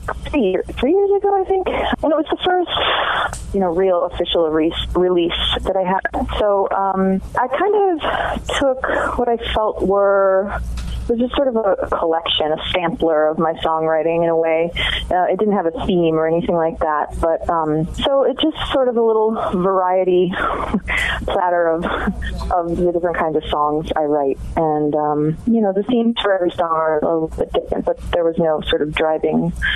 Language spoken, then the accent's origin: English; Muskegon, Michigan, United States; I grew up in Muskegon, in a tiny little neighborhood called Bluffton, which is actually like a peninsula in and of itself, because it's surrounded by Muskegon Lake Michigan